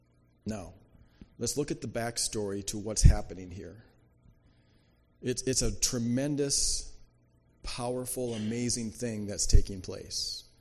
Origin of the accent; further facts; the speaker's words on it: Daisy, North Dakota, United States; I mean, I grew up in Daisy, North Dakota. It's so small.